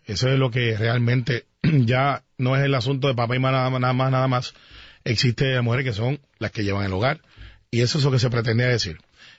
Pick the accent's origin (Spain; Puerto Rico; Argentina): Puerto Rico; Guaynabo; Para Guaynabo, para mi pueblo, para los barrios y para Garden Hills y para todos lados.